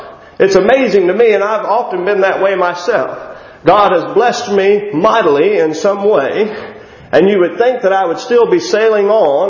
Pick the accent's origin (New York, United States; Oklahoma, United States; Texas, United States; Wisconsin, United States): Texas, United States; Where I live right now, I'm thankful that I don't have to be concerned with them too much, but I was raised in West Texas where the Western Diamondback rattlesnake is extremely prevalent.